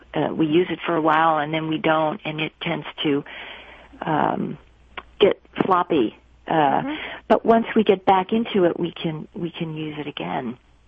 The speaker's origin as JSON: {"language": "English", "region": "New Jersey", "country": "United States", "tie": "born or raised there", "said": "There was an orchard and a woods in my backyard where I grew up in New Jersey, and the animals and I bonded"}